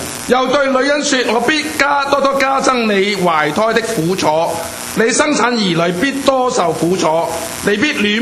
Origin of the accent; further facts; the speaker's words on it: China; 所以我中国人很爱我下一代的人的